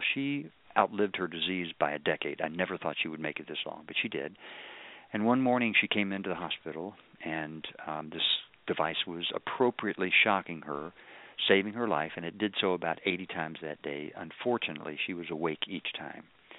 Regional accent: Kentucky, United States; She was from South Carolina, and I'm from Kentucky.

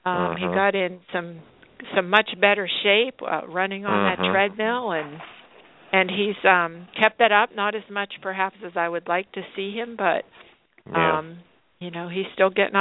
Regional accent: Butler, Pennsylvania, United States; also born or lived in Rochester, Pennsylvania; Well, I was born in Rochester, Pennsylvania, but my family moved to Butler when I was like in first grade. And so Brock and I both went to schools there in Butler.

